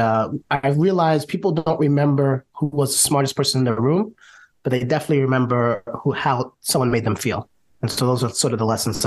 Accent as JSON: {"language": "English", "region": "New York", "country": "United States", "tie": "born or raised there", "said": "So I'm born and raised in New York."}